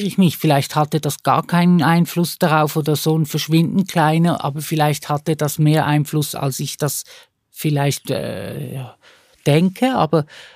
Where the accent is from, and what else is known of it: Switzerland; born or raised there